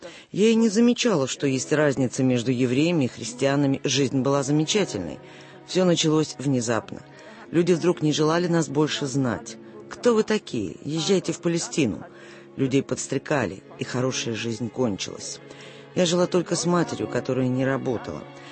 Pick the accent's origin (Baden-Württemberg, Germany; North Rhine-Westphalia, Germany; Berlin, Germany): North Rhine-Westphalia, Germany; Cologne; also born or lived in Düsseldorf; now in Israel; Я родилась в Дюссельдорфе, но выросла в Кёльне. 22 года жила там.